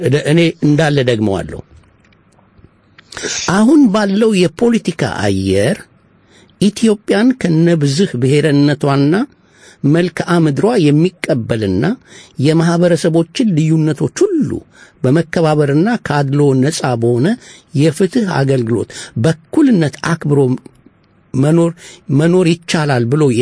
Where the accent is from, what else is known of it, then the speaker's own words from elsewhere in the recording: Addis Ababa, Ethiopia; ወሎዮች አበ ነው የምንለው አዲስ አበባ ባድግም